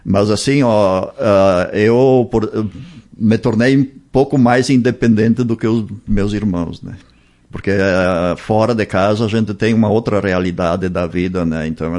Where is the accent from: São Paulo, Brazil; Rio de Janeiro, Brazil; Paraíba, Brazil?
São Paulo, Brazil; Gramadinho; born there; Eu nasci no interior de Gramadinho ali e nasci lá em Gramadinho, porque naquela época era a parteira que fazia o parto, né? Então, nasci lá em Gramadinho.